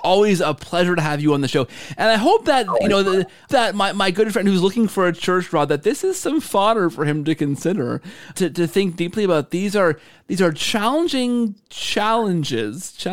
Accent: Canada; I'm Canadian.

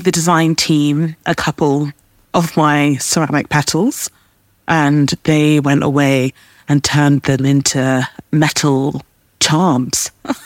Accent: London, United Kingdom; near the same area that I grew up in London. So we were just having a nice little, this group of Southwest London women, including Sonia Boyce

